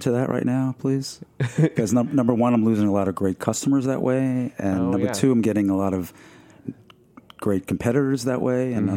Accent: Merrick, New York, United States; which is very unusual growing up in Merrick, Long Island, where I did.

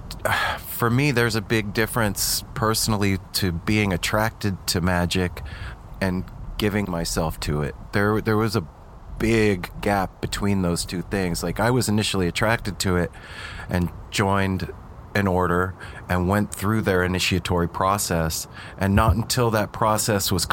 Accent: Las Vegas, Nevada, United States; also born or lived in Los Angeles; Yeah, we grew up in Las Vegas. There. Yeah, and they had it. I also lived in LA for a while

